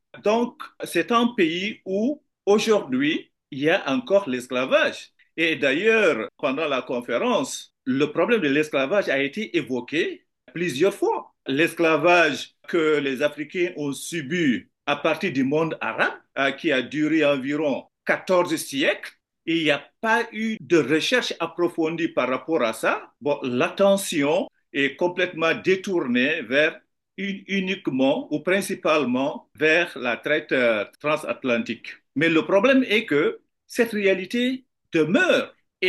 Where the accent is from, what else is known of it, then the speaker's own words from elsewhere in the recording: Mauritania; Puisque je suis de la Mauritanie et c'est un pays qui est interpellé par la pratique de l'esclavage